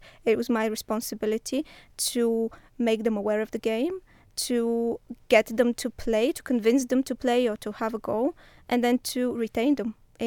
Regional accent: Bulgaria; now in United Kingdom; I'm originally from Bulgaria.

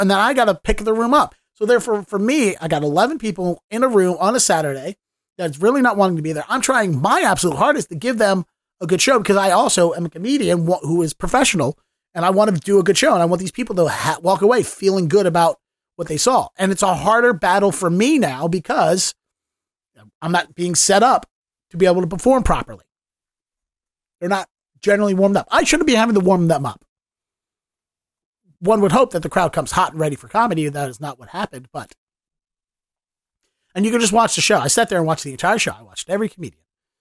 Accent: Baltimore, Maryland, United States; accent: Baltimore; you can hear my Balmer accent coming back in when I'm like, Ocean City, going down the ocean.

